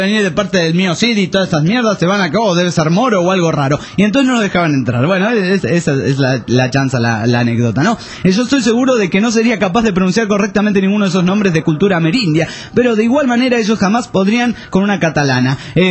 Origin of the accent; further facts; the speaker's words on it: Honduras; Me le dan un saludo a mi tierra natal, mi bella Honduras, pero ya.